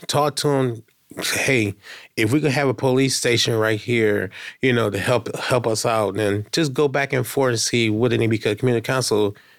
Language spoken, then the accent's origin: English; Elyria, Ohio, United States; now in Cincinnati, United States; I'm not from Cincinnati. I've been here for 6 years. I'm from a town called Elyria, Ohio. It's about 20 minutes from Cleveland, Northeast Ohio.